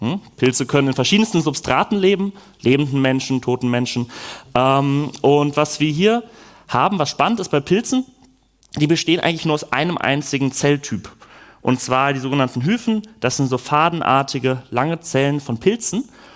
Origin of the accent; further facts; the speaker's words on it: Karlsruhe, Baden-Württemberg, Germany; born there; Ich komme gebürtig aus Karlsruhe, bin dann zum Informatikstudium nach Heidelberg gezogen.